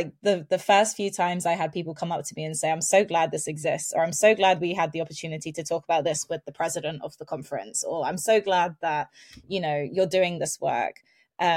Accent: London, United Kingdom; I'm a British citizen. I'm born and raised in London.

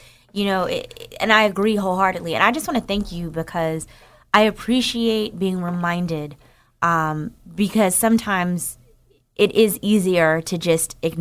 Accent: New Jersey, United States; Like I said, I'm from North New Jersey.

